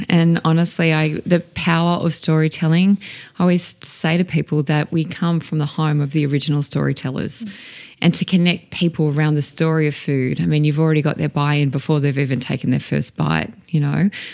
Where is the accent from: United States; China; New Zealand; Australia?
Australia; But what we fail to recognise as Australian is to do that in our very own backyards. And coming from the oldest civilization, the oldest surviving civilization on Earth, of course that makes us the oldest cooks.